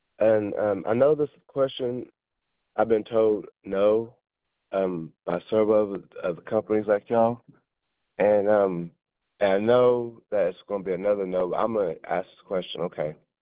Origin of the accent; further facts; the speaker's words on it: Kirkwood, Missouri, United States; because I'm from Meacham Park Kirkwood